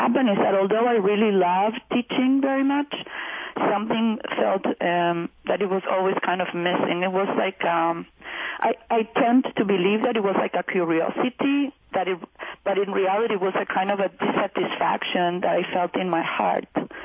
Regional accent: Argentina; moved away as an adult; now in United States; I was born in Argentina, and I actually lived there until 1996 when I moved with my husband, who happens to be American, and my two little children. I was raised Catholic

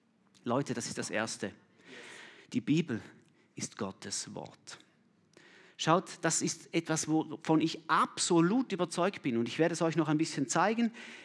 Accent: Flawil, St. Gallen, Switzerland; Ich komme aus Flawil. Ich bin dort Oberstufenlehrer.

